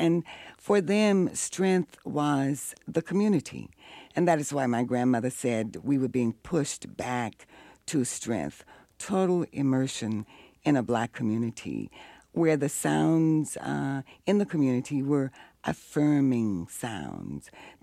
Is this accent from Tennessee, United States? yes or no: yes; Memphis, Tennessee, United States; It comes from my rememberings of my years growing up in Memphis, Tennessee, in a segregated housing project.